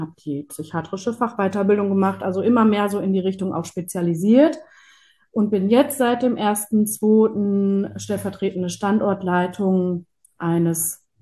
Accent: Bocholt, North Rhine-Westphalia, Germany; ich komme aus Bocholt.

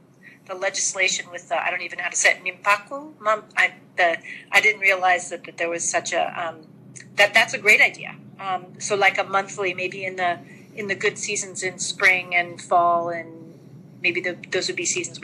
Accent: United States; moved away as an adult; I'm from the States, and we've been here for about 3 or 4 years.

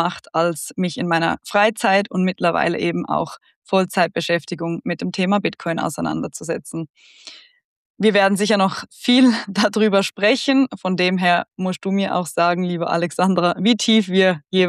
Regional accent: Switzerland; Ich bin aus der Schweiz, bin hier aufgewachsen in einem sehr privilegierten Umfeld

